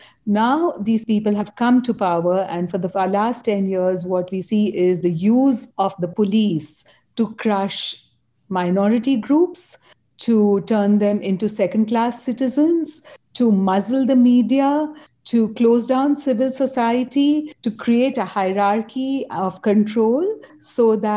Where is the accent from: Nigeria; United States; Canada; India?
India; I was born in India, lived in India, and saw the rise of fascism as a journalist in India.